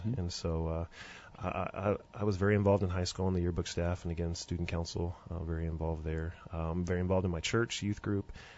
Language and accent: English; Texas, United States; Well, I'm born and raised in Texas.